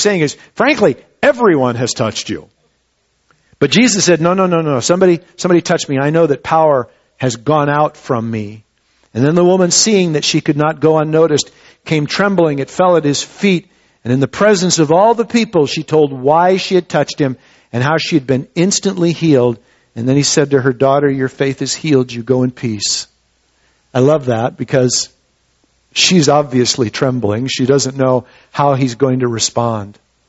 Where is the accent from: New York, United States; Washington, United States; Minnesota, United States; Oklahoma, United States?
Minnesota, United States; where I grew up in Minnesota, it was not uncommon to see barns and silos and even homes that were taller with lightning rods on top.